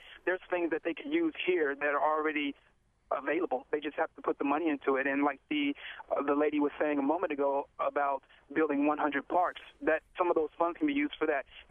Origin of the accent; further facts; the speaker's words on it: Louisiana, United States; now in Baltimore, United States; I'm a country boy. I didn't grow up here in Baltimore. I grew up in Louisiana, and I'm used to seeing dirt bikes, four-wheelers, all those things.